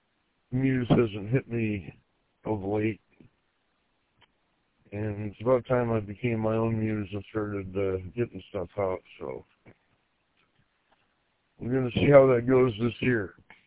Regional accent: Grand Rapids, Michigan, United States; born there; Incidentally, I was born in Grand Rapids.

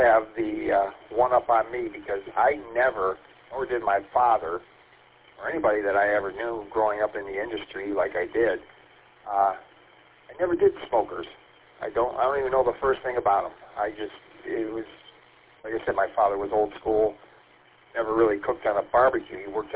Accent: St. Clair Shores, Michigan, United States; I mean, I'm originally from St. Clair Shores, and I grew up in the area of the 696 I-94 interchange

